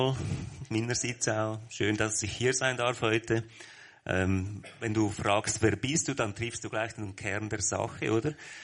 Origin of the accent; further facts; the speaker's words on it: Lucerne, Switzerland; born there; accent: Central Swiss; Ja, aus Luzern. Ich bin in Luzern geboren.